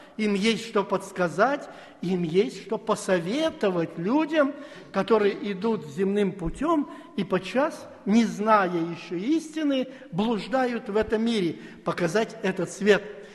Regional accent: Almaty, Kazakhstan; Ну, я из Алматы, в Алмате жил много времени

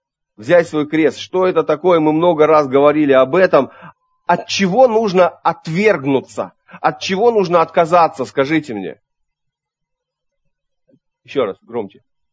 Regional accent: Tashkent, Uzbekistan; я родом из Узбекистана. И вот в дни моей юности в Ташкенте, например, в столице

